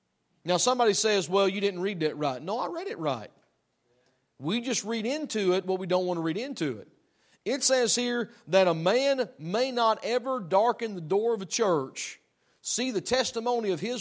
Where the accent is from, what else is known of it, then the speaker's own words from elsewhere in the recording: United States; I'm an American. I'm a gun owner.